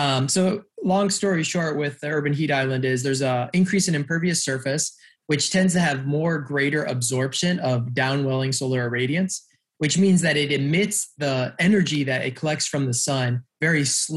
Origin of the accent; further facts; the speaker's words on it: Cleveland, Ohio, United States; The neighborhood that I grew up in Cleveland was like a food desert.